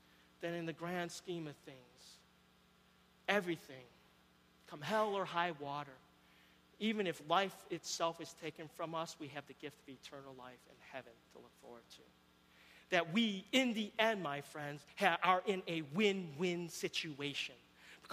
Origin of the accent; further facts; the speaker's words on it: Chicago, Illinois, United States; now in Abbotsford, California, United States; there are times I was really homesick for Chicago. I'm originally from Chicago in the States. Really homesick for Chicago.